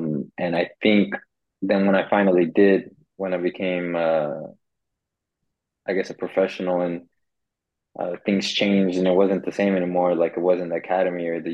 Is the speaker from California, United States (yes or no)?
no; Houston, Texas, United States; now in Sweden; I'm a footballer, Colombian American, and I am from Houston, Texas. Now in Sweden.